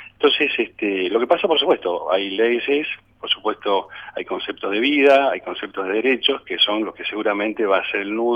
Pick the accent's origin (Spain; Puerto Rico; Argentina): Argentina; como somos argentinos, en acaloradas discusiones.